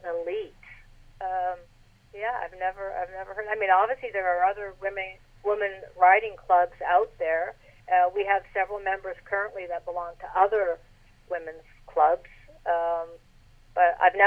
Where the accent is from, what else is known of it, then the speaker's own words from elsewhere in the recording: Canada; accent: Canadian; Could be my Canadian accent.